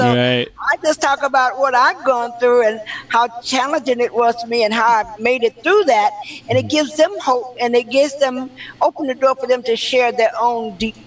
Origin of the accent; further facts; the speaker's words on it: the South, United States; You know, I grew up in the South in African American, you know, dark complexion, light complexion people